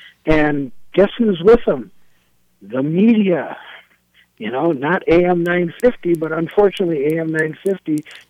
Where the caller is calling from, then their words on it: St. Cloud, Minnesota, United States; from St. Cloud and decidedly not a Trump supporter.